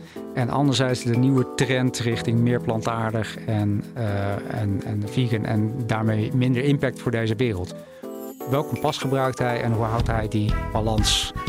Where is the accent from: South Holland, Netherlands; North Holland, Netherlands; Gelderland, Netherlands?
South Holland, Netherlands; Ik kom uit de buurt van Rotterdam.